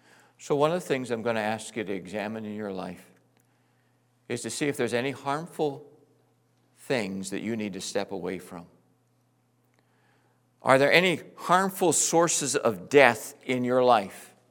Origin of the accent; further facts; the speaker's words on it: Pittsburgh, Pennsylvania, United States; Barb and I were both born and raised in Pittsburgh.